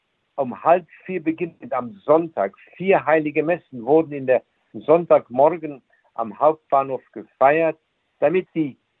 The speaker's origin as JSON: {"language": "German", "region": "Rhineland-Palatinate", "country": "Germany", "lives_now": "Munich, Germany", "said": "Ich komme nicht aus dieser Gegend, ich komme aus der Trierer Gegend. Da bin ich zu Hause bei Luxemburg, ja. Und seit 2005 bin ich nun hier in München tätig"}